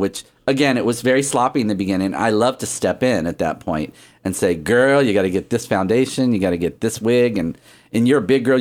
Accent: Springfield, Missouri, United States; also born or lived in Southern California; Yeah, I was from Springfield, Missouri.

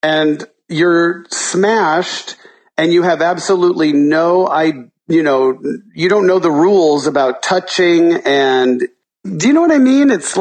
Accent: Arizona, United States; also born or lived in Los Angeles; You know, I grew up in Arizona and I moved to L.A. in the 80s.

